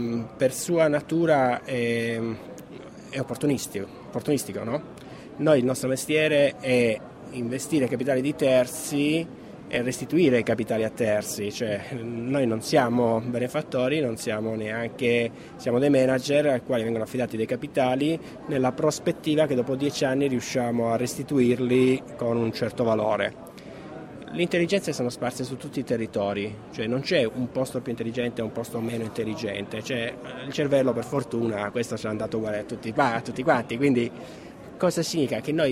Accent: Calabria, Italy; io, essendo calabrese, avevo un certo, come dire, spinta propositiva nel cominciare

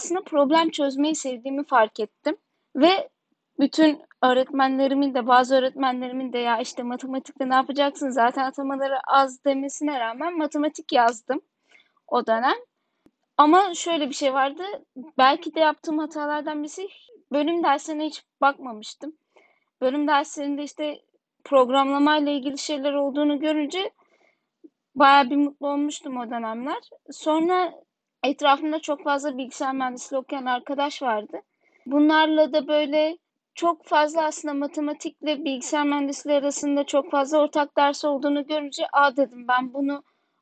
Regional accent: Bafra, Samsun, Turkey; Aslen Samsun Bafralıyım. Şu anda da Bafra'dayım dediğim gibi.

